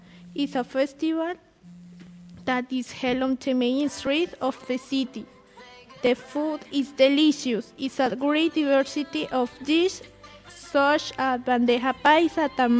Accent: Colombia; English is a second language; now in Madrid, Spain; I am 19 years old. I am from Colombia and currently live in Madrid.

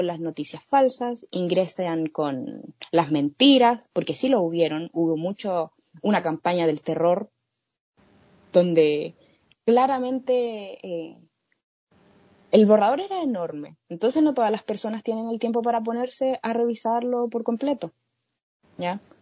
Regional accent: Chile; muchas personas dicen que somos tontos los chilenos

